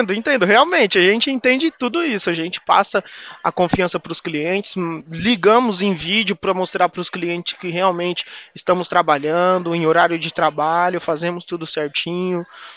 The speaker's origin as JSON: {"language": "Portuguese", "town": "Presidente Prudente", "region": "São Paulo", "country": "Brazil", "said": "Eu sou daqui de Presidente Prudente."}